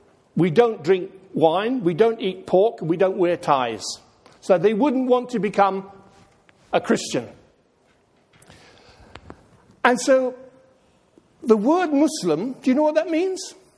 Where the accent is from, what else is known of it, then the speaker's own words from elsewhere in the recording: England, United Kingdom; moved away as an adult; I was brought up in England, and I became a Christian there.